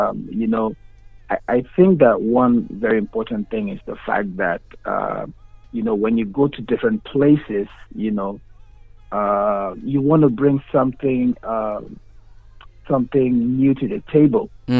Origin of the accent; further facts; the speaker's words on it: Benue, Nigeria; So I'm from Nigeria. I'm from Benue State.